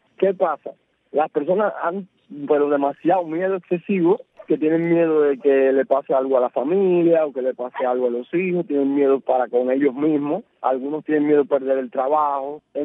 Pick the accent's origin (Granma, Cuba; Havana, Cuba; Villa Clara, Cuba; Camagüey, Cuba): Granma, Cuba; Bayamo; mi pueblo tiene un 85% de la historia de Cuba. Aquí ha pasado cientos y miles de cosas.